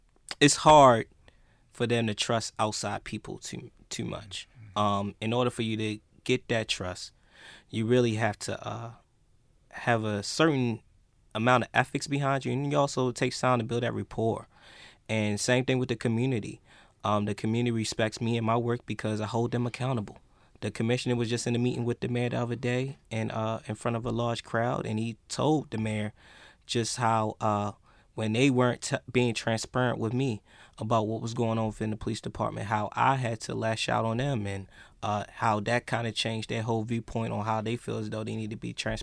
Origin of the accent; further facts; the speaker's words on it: Baltimore, Maryland, United States; I'm from Baltimore, 24 years old, and being within Baltimore, I got pulled over countless number of times